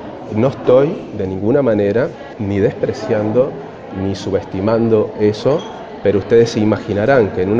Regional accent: Uruguay; yo por lo menos como uruguayo

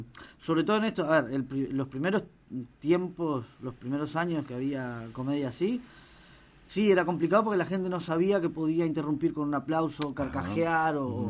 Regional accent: Salto, Uruguay; Yo en realidad empecé haciendo teatro humorístico en Salto, yo soy de Salto.

